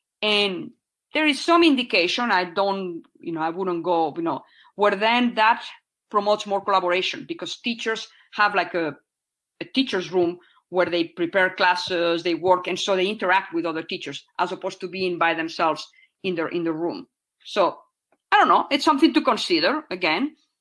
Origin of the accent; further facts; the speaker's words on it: Mexico; English is a second language; in many countries, like where I grew up and in Mexico, the students stay in the room and the teachers are the ones who move.